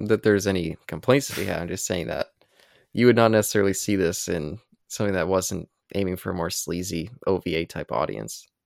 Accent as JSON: {"language": "English", "town": "Vancouver", "region": "British Columbia", "country": "Canada", "said": "I was from Vancouver"}